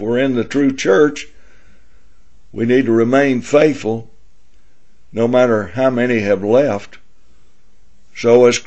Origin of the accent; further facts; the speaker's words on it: Tennessee, United States; as I grew up in Tennessee, in the South, of course, the Bible Belt.